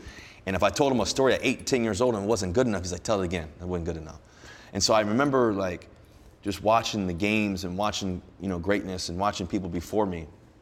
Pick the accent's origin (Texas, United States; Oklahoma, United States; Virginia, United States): Virginia, United States; Richmond; And to know that I came from Richmond, Virginia, where everybody said I was too small, wasn't going to make it